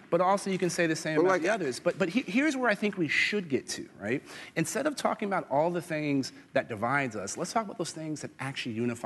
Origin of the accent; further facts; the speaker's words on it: San Antonio, Texas, United States; But I'm from San Antonio. That's the biggest city.